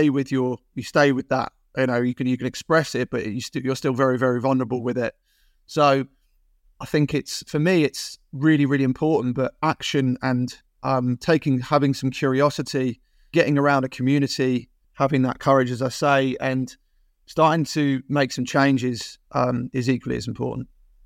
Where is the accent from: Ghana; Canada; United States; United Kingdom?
United Kingdom; Bognor Regis, South East England; So we grew up in Bognor.